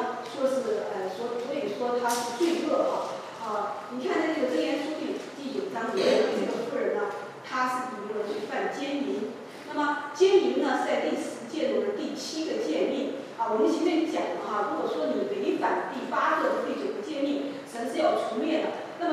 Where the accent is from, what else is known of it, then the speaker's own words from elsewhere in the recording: China; 其实呢就有点像我们中国人以前用的那个斗